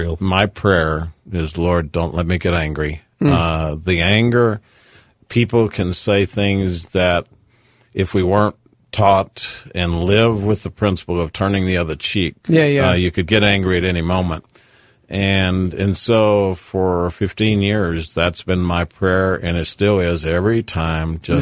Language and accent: English; Hobbs, New Mexico, United States; try growing up in Hobbs, not being good at basketball.